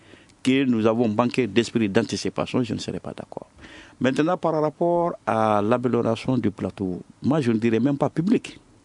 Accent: Kéniéba, Kayes, Mali; Je suis de Kenyeba.

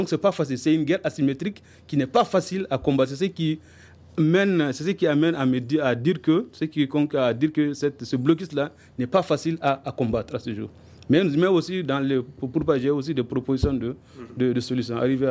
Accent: Timbuktu, Tombouctou, Mali; Moi, je suis de Tombouctou, sœur de Gao, bien sûr.

